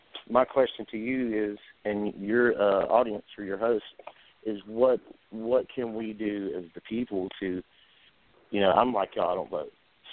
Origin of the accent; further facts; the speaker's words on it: Fayetteville, North Carolina, United States; I'm not military, never joined, but I'm from Fayetteville, which is right around Fort Bragg.